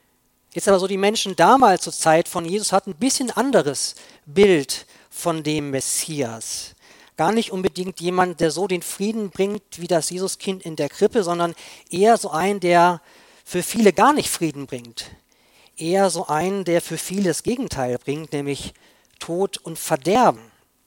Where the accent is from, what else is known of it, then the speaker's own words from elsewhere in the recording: Bielefeld, North Rhine-Westphalia, Germany; moved away as an adult; Meine Heimat ist Bielefeld. Gibt es wirklich, da komme ich her. Und ja, jetzt wie gesagt, seit Sommer letzten Jahres hier in Oberbayern